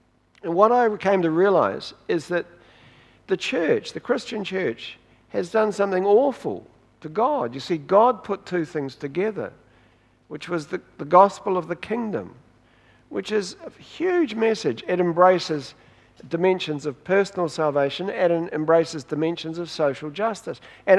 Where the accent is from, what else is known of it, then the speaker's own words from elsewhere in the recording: Wellington, New Zealand; Now, I grew up in Wellington in a theologically liberal Presbyterian church